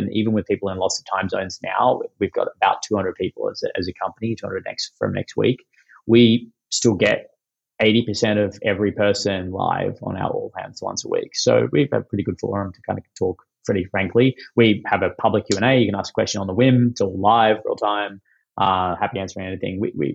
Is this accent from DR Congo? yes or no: no; Australia; as an Australian male, I'm a pretty blunt, straight up kind of thick-skinned, you know, guy